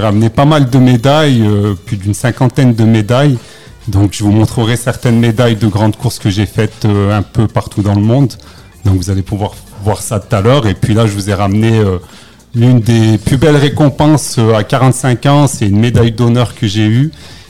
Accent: Échirolles, Auvergne-Rhône-Alpes, France; J'ai 45 ans. Je viens de la ville d'Échirolles. Mm-hmm. Donc, je suis un peu un sportif échirolois.

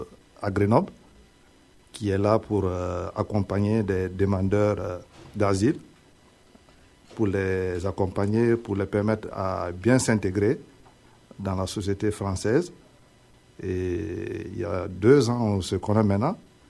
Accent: Guinea; Je suis guinéen.

